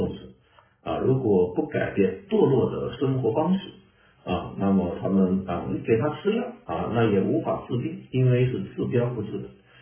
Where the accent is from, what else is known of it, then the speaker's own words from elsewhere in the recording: China; 其实我们中国人好像也是强调四主德啊